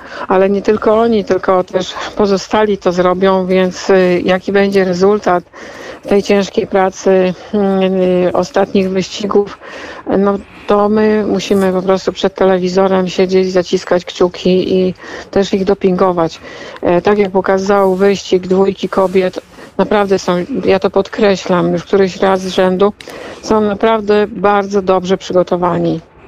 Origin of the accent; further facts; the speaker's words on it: Nowy Dwór Mazowiecki, Masovian Voivodeship, Poland; reprezentuje Nowy Dwór Mazowiecki, czyli moje rodzinne miasto.